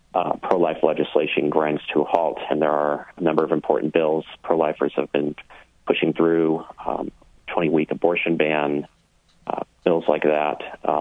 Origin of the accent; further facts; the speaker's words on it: Rhode Island, United States; Rhode Island is one of, where my home state is one of the bluest states.